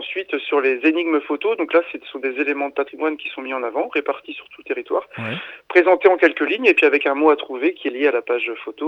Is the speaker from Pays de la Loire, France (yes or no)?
yes; Sablé-sur-Sarthe, Pays de la Loire, France; now in Nantes, France; moi je suis originaire à côté du Maine-et-Loire, à côté de Sablé-sur-Sarthe et je vis à Nantes.